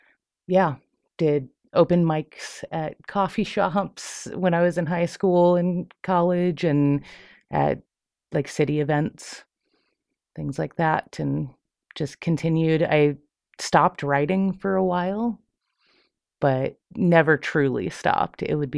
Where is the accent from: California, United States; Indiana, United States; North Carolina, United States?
Indiana, United States; now in Montana, United States; I grew up in Indiana. I went to Purdue University in my, just across the river from my hometown.